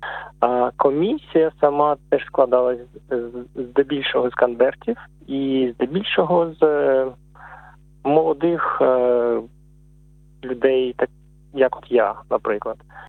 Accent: Kherson, Kherson Oblast, Ukraine; now in Canberra, Australia; Я сам з Херсону, моя жінка з Дніпра, бувший Дніпропетровськ.

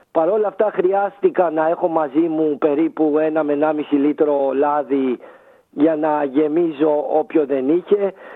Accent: Rhodes, South Aegean, Greece; moved away as an adult; now in Athens, Greece; Εγώ είμαι 41, είμαι από τη Ρόδο κατάγομαι, ζω στην Αθήνα πια από το 2013 για επαγγελματικούς λόγους, μεγάλωσα και όλα τα έκανα στη Ρόδο.

